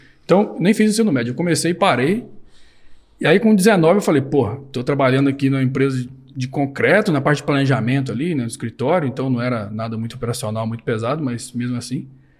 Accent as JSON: {"language": "Portuguese", "region": "Rio de Janeiro", "country": "Brazil", "tie": "born or raised there", "said": "no noroeste do Rio de Janeiro, né? Perto da divisa com Minas Gerais e Espírito Santo. Por isso que eu não tenho sotaque de carioca. Então, eu cresci lá"}